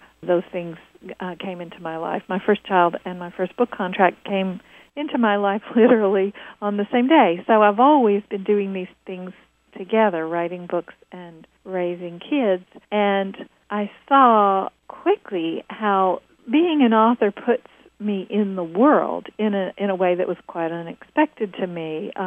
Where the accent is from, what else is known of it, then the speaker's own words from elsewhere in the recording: Kentucky, United States; I grew up in Nicholas County, Kentucky, and I went to high school there, and it felt very small to me eventually